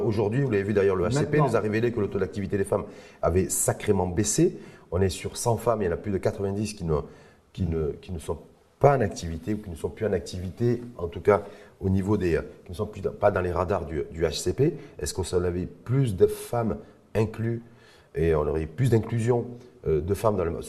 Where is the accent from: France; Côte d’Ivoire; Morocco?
Morocco; Est-ce que c'est plus de création de richesses et de PIB chez nous au Maroc?